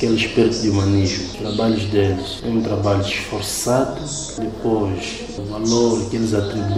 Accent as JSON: {"language": "Portuguese", "country": "Angola", "said": "Realmente nós sentimos como angolanos, são nossos irmãos."}